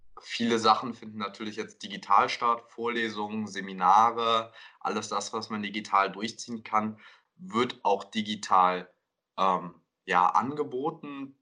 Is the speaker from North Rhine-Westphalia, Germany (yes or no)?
yes; Kerpen, North Rhine-Westphalia, Germany; moved away as an adult; now in Berlin, Germany; Ich komme ursprünglich aus Kerpen im Rheinland, bin jetzt aber vor 2 Jahren nach Berlin gezogen, um hier Pharmazie zu studieren